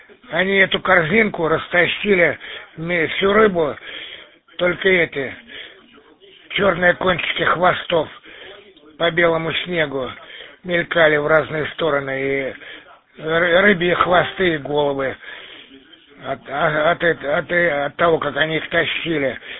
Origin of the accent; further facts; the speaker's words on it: Peterhof, Saint Petersburg, Russia; born there; отец Самары, мама с Сызрани. А я сам родился в Питере, как бы ни туда, ни сюда. Но в это время у меня отец учился в училище военном. Поэтому я и родился там, в Петродворце.